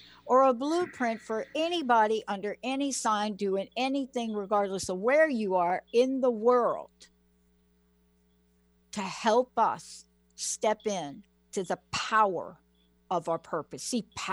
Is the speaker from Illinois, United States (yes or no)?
no; Bronx, New York, United States; now in Seattle, United States; So I'm this kid from the Bronx that moved to Seattle